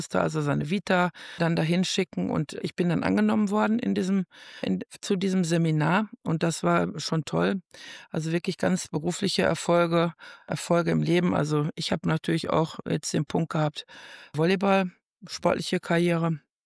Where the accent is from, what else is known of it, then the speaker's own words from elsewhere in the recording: Dortmund, North Rhine-Westphalia, Germany; now in Fröndenberg, Germany; Und ich komme ja aus Dortmund-Benninghofen